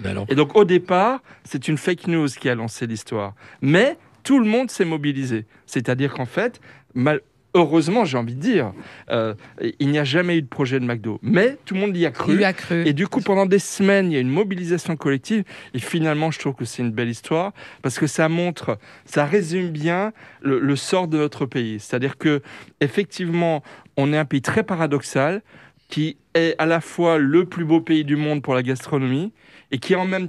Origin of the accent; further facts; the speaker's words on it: Grand Est, France; Moi je suis alsacien, et comme tout le monde le sait, en Alsace, il y a du très bon foie gras.